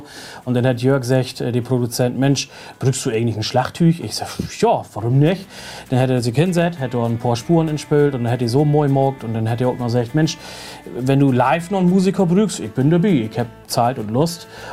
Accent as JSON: {"language": "German", "region": "Friesland", "country": "Netherlands", "second_language": "German", "said": "das kommt daher, ich komme aus Friesland hier und Ameland."}